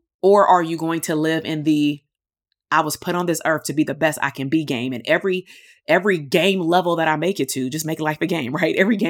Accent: Compton, California, United States; It reminds me of like growing up in Compton, like the doughboy that they used to call it in the 80s, right?

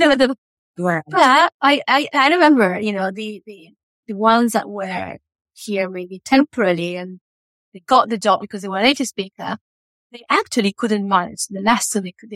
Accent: Uruguay; English is a second language; Every time people say, where are you from? I was like, I'm from Uruguay.

